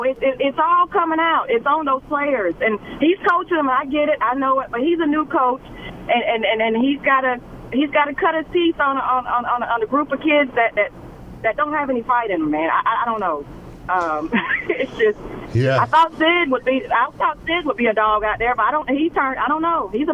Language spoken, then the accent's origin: English; the South, United States; As you know, I'm from the South Marcus.